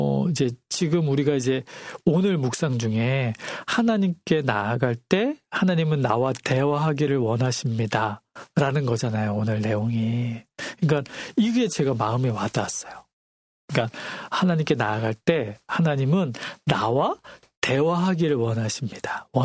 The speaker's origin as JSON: {"language": "Korean", "region": "Jeju", "country": "South Korea", "tie": "born or raised there", "said": "제가 제주도에서 어린 시절을 보냈거든요."}